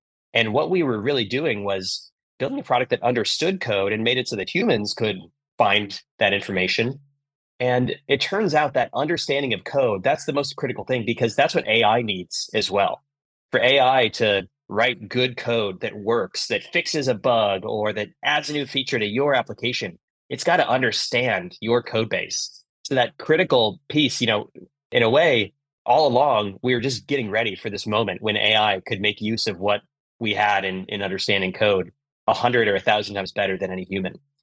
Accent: Chicago, Illinois, United States; And so as a kid growing up in Chicago, I remember this feeling of getting to participate in this amazing open source community

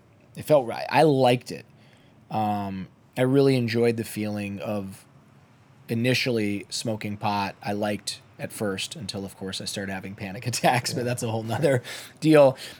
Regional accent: Toledo, Ohio, United States; Yeah, I grew up in a little town in Ohio, a little farm town called Toledo. And both of my parents were immigrants to this country.

